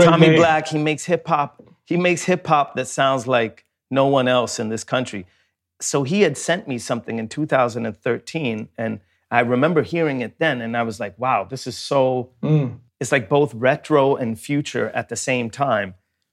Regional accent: Sweden; when I grew up in Sweden, when I was coming up as a rapper, you didn't really have gangsta rap in Sweden in the same way.

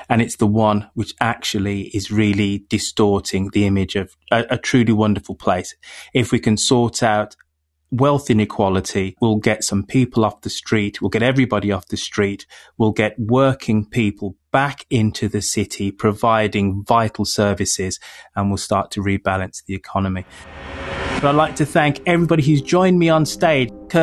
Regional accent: United Kingdom; now in United States; I'm a Brit who is in love with some aspects of this crazy country called America. But you know what? I still say God save the Queen.

